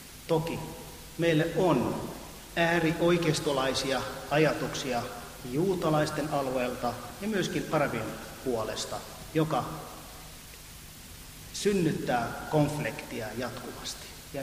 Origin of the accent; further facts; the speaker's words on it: Israel; moved away as an adult; now in Finland; Minun rakas maani, joka mä oon siellä syntynyt, kasvanut ja tulin kyllä Suomeen siihen suomalaisten rakkauteen perään väliaikaisesti. Ja nyt tupsahtanut 25 vuotta ja on vielä väliaikaisesti.